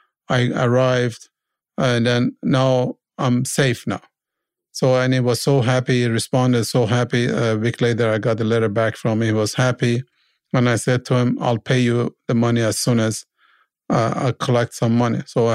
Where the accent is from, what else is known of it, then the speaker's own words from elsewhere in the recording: Iran; English is a second language; moved away as an adult; now in Canada; I said, oh, great, because I was a mechanic from Iran, and I thought he found me a job in a mechanic shop.